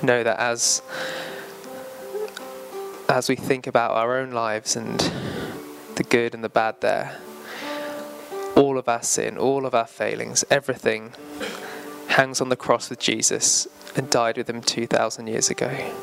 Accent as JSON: {"language": "English", "region": "England", "country": "United Kingdom", "said": "I stopped truly being an Englishman."}